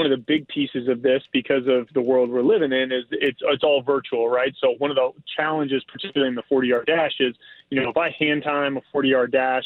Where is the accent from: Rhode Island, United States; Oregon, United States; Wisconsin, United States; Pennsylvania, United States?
Oregon, United States; Eugene; I mean, I'm a kid from Oregon, right? From Eugene, went to Shelton High School